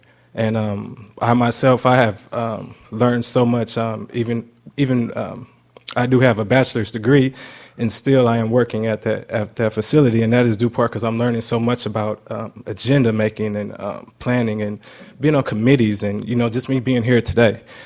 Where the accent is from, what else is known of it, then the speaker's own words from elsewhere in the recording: Long Beach, California, United States; I'm from Long Beach, California, and I'm a graduate of Long Beach Poly High School